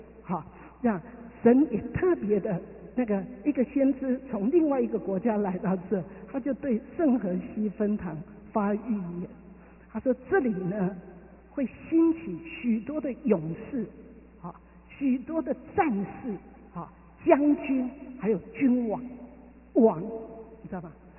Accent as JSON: {"language": "Chinese", "country": "China", "said": "仇敌压制我们中国人已经五千年了"}